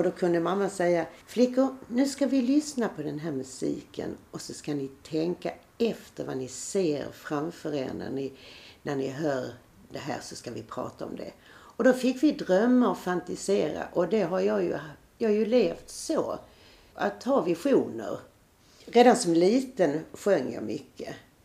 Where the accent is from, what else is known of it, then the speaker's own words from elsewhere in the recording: Helsingborg, Skåne, Sweden; accent: Scanian; also born or lived in Stockholm; Jag kom från början ifrån Stockholm, där jag föddes 1947. Och när jag var ungefär 4-5 år så flyttade vi till Helsingborg. Och då lärde jag mig skånska. Och det sitter som ett smäck fortfarande. Jag ger aldrig upp min dialekt